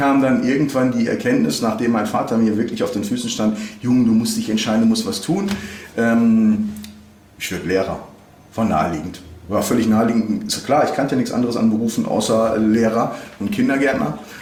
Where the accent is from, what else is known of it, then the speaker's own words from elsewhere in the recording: Bocholt, North Rhine-Westphalia, Germany; also als gebürtiger Bocholter, also als Niederrheiner, ist man ja eigentlich nicht so der typische Bocholter.